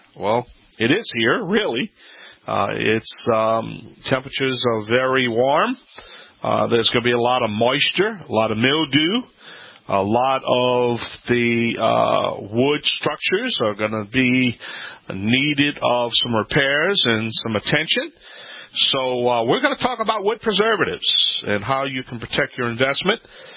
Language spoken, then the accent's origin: English; Louisiana, United States; Hello, everyone.